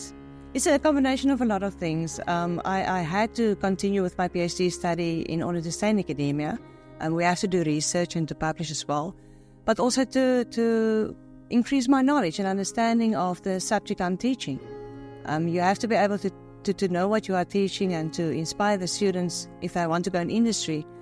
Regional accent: Paarl, Western Cape, South Africa; I grew up in Paarl, so grape production and the vineyards were also always part of the scenery

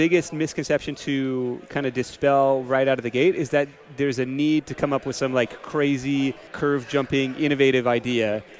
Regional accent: Seattle, Washington, United States; Like I said, I grew up in Seattle, but we've been here 10 years and have kind of grown to love it.

